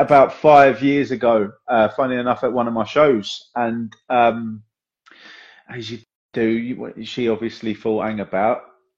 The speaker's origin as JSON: {"language": "English", "town": "Crawley", "region": "South East England", "country": "United Kingdom", "lives_now": "Belfast, United Kingdom", "said": "I'm originally from Crawley, but I live in Northern Ireland now."}